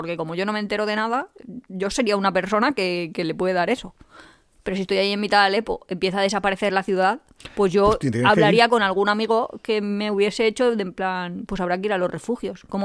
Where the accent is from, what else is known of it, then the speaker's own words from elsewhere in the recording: Alicante, Valencian Community, Spain; Yo estoy pensando, y como yo soy de Alicante, aquí en el final de la...